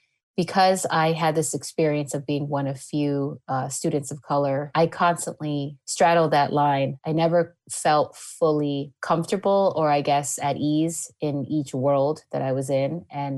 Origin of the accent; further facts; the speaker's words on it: Massachusetts, United States; So yeah, I was born in Boston and grew up in a suburb outside of the city.